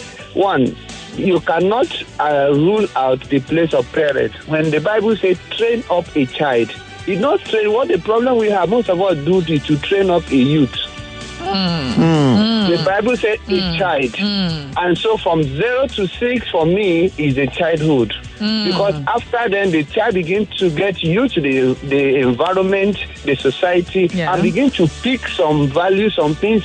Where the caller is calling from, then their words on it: Lekki, Lagos, Nigeria; I'm calling from Lekki Nation, Nigeria.